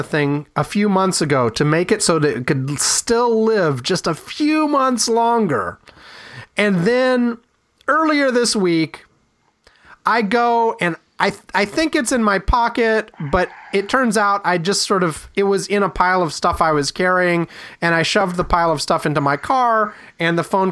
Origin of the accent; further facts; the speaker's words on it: Madison, Wisconsin, United States; born there; also born or lived in Durham, United States / Bagamoyo, Tanzania / Mozambique / Indianapolis, United States; So anyway, I was born in Madison, Wisconsin. Then I moved to Durham, North Carolina. Then I moved to the town of Bagamoyo in Tanzania.